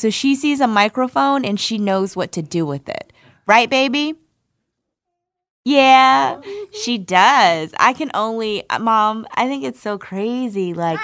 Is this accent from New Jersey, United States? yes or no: yes; Linden, New Jersey, United States; I went by to see our old house in Linden, on Linden Avenue in New Jersey.